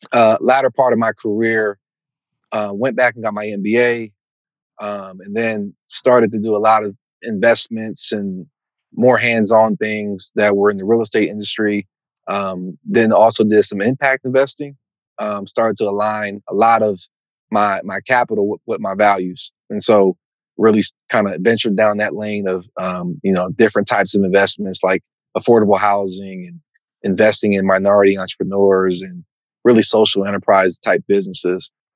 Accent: Pennsylvania, United States; I grew up in Pennsylvania, and, you know, that was my passion.

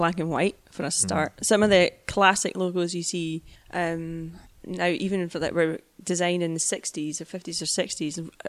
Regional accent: Scotland, United Kingdom; And that's where I grew up partially in Fife.

